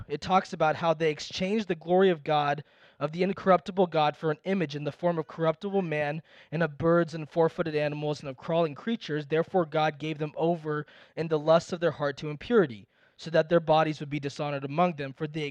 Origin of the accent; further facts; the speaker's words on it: India; I grew up watching Bollywood movies, being Indian, and back when I was growing up, you'd have a scene where two lovers are running together in a field